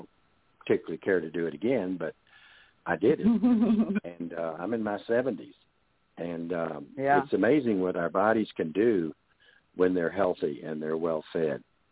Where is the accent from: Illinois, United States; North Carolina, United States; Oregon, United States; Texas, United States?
Texas, United States; now in Atlanta, United States; I live in Atlanta. I grew up in Texas, And from Atlanta to Texas is about, depending on where you're going, 750 miles.